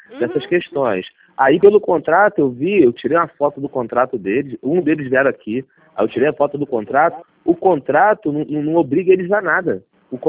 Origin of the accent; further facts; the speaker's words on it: Santa Cruz, Brazil; Sou de Santa Cruz.